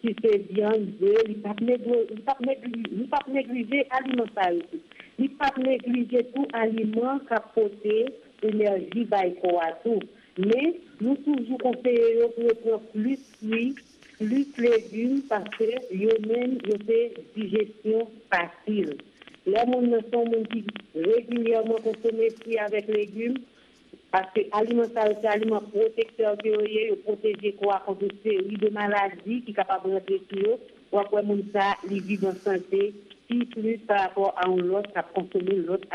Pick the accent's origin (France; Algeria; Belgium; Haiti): Haiti; C'est pour nous-mêmes haïtiens, nous venons ça de la Cognala, pour encourager l'économie locale, nous sommes vraiment obligés de manger naturel. Dès que nous sommes en Haïti